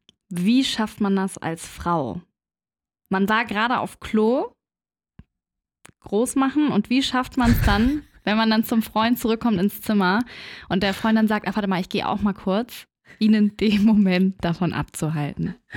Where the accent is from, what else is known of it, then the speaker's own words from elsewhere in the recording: Bavaria, Germany; ich komme ja auch aus Bayern.